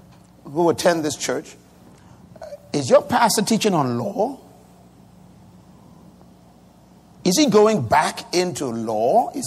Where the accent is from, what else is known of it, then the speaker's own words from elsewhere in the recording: Bahamas; born there; I was born in the Bahamas. I was born in a religious family.